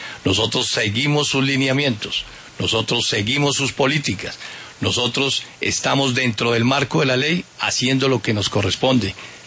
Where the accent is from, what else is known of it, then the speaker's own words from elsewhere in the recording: Colombia; Somos hombres de carne y hueso, hombres y mujeres de carne y hueso, que tenemos la misma cultura que tiene el pueblo colombiano.